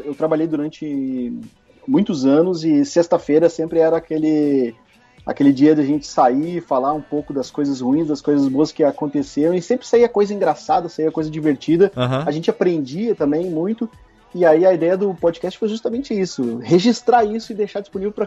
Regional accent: São Leopoldo, Rio Grande do Sul, Brazil; now in Porto Alegre, Brazil; Ah, eu sou de São Leopoldo, mas moro hoje em Porto Alegre.

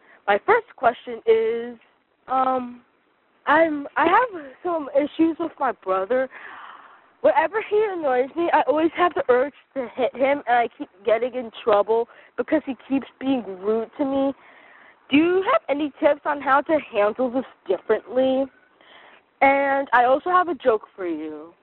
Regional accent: Maryland, United States; I'm 12 years old and I'm from Maryland.

